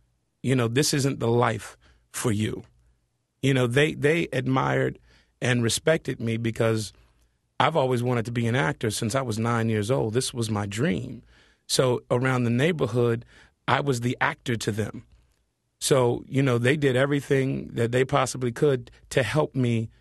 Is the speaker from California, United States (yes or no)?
yes; Compton, California, United States; You know, I'm from Compton, California, grew up in the inner city